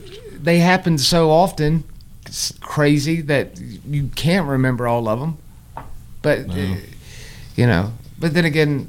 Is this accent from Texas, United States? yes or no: no; Greenville, South Carolina, United States; oh, hello, I'm from Greenville, South Carolina.